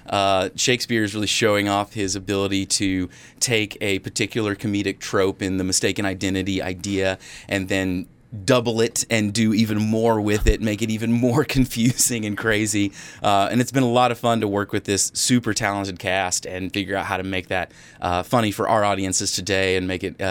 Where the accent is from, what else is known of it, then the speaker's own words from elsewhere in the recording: Little Rock, Arkansas, United States; Yes, I grew up in Little Rock.